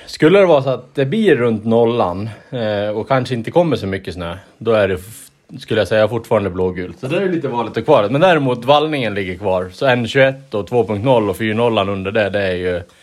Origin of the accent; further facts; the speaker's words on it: Sweden; det är himla kul att det är sånt intresse för långloppen hemma i Sverige